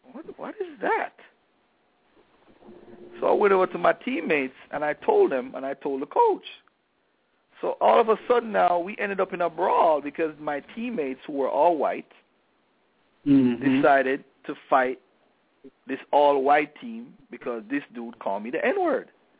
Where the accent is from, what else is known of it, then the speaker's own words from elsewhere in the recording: Jamaica; moved away; Growing up in Jamaica, I knew nothing of the N-word.